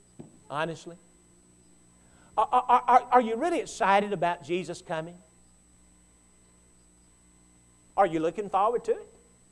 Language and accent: English; Hendersonville, Tennessee, United States; Well, I'm from Tennessee, Hendersonville. It's the home of … just right outside of Nashville.